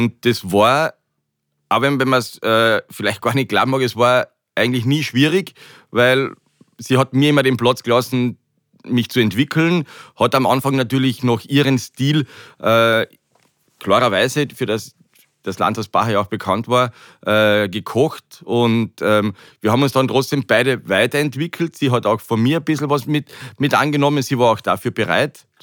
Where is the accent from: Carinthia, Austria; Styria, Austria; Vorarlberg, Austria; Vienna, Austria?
Carinthia, Austria; Wie man hört, ich bin ein Kärntner, gebürtiger.